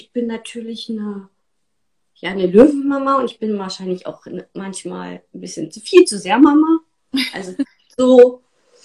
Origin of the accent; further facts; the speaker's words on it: East Germany, Germany; ich bin in der DDR groß geworden